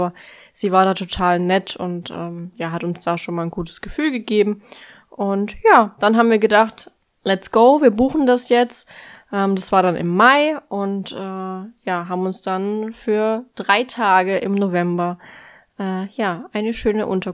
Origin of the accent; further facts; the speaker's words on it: Karlsruhe, Baden-Württemberg, Germany; Wir kommen ja aus dem Raum Karlsruhe, also so roundabout 1,5 Stunden zu fahren.